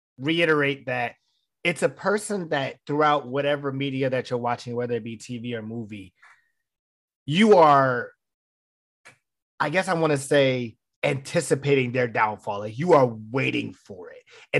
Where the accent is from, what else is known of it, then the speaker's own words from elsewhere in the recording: Maryland, United States; The first one I'm going to start with comes from my hometown, the show The Wire